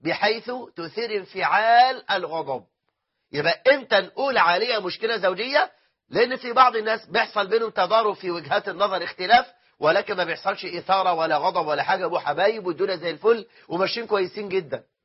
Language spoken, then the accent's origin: Arabic; Egypt